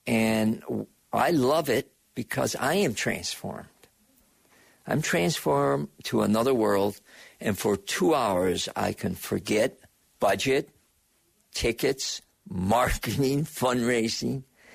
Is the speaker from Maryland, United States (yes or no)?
no; Auburn, New York, United States; now in West Virginia, United States; I'm from Auburn, New York, near Syracuse, near Skinny Atlas, New York